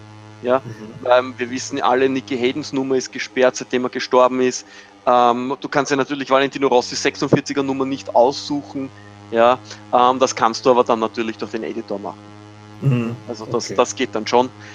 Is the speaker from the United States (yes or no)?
no; Austria; Das macht mir als Österreicher natürlich sehr viel Spaß, mit der KTM am Red Bull Ring herumzuheizen.